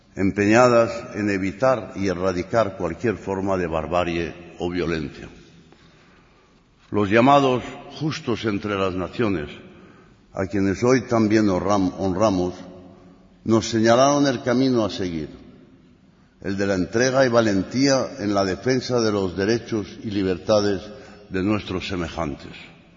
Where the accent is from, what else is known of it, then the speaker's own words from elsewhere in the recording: Spain; Hoy no podemos dejar de reservar, como españoles, una mención especial al emocionado recuerdo que merecen los miles de hijos de España